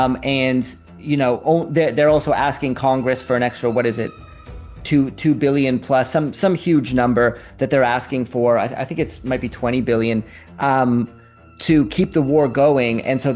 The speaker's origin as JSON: {"language": "English", "country": "Canada", "said": "I'm Canadian, that's why I've got a bit of a rant on this."}